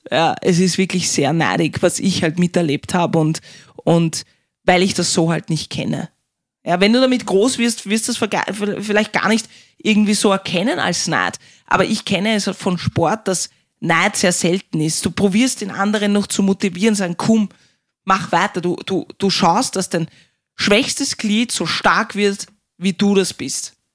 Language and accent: German; Austria; Ja, als Österreicher ist das definitiv hart.